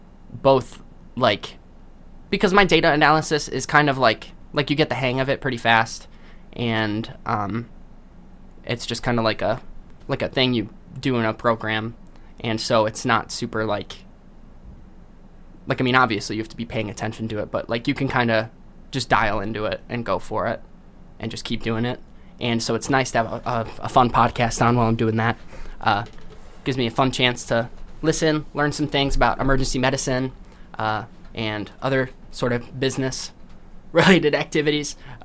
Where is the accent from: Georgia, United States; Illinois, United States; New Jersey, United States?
Illinois, United States; Naperville; I'm from Naperville, Illinois, and these guys are based out of Bolingbrook, I think, or Lisle. Somewhere, like, really, really close to where I live.